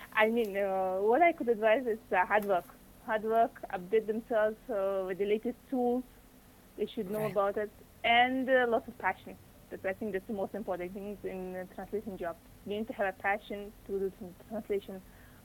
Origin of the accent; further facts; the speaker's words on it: Tajikistan; first language Tajik; English is a second language; now in India; in my language, Tajik language, when I was small and was brought up, I was born and brought up in Tajikistan, but I shifted to India my days.